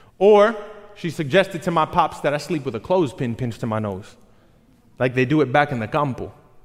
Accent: Queens, New York, United States; I legit thought I was Spider-Man until I was like 10 years old, mainly because we're both nerds from Queens.

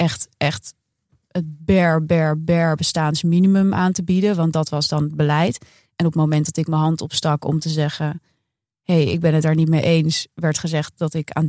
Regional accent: Amsterdam, North Holland, Netherlands; wij lopen als Amsterdammers

